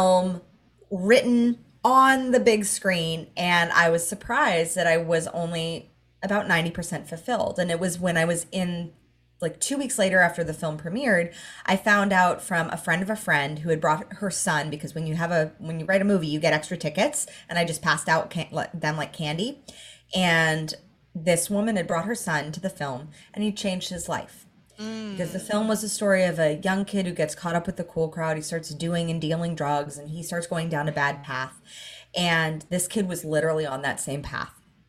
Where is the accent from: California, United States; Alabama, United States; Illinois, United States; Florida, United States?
California, United States; Hollywood; because I grew up in Hollywood.